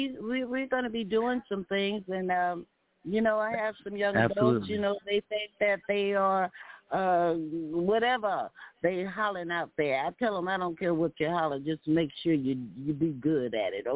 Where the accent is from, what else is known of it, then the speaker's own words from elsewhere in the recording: Texas, United States; I'm a Texan. And if you know anything about Texans, they just going to be who they are